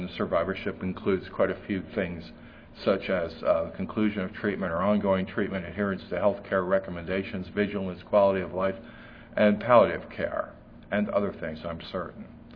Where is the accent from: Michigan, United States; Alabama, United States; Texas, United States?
Texas, United States; I'm from Texas. They're one of the largest minorities in the state.